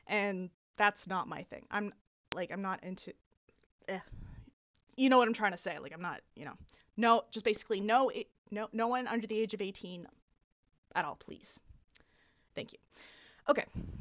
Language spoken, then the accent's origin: English; Canada; I am Canadian. Was born and raised here in the city that I live in, and I haven't really gone anywhere else. So, I do know quite a bit of French. I grew up with it essentially in school.